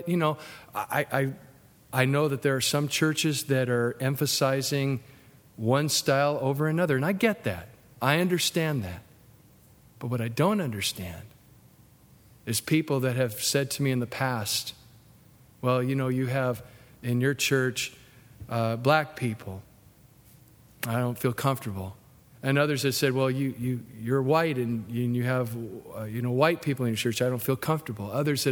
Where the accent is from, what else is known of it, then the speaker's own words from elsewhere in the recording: the South, United States; Well, I was raised in the South. That's how the South did it.